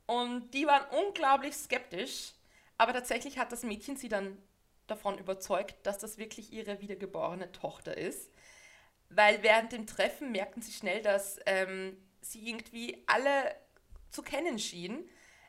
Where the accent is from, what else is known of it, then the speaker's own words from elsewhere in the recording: Austria; es ist ja bei uns in Österreich auch so ein Ding, dass man einfach zu allem Spezi sagt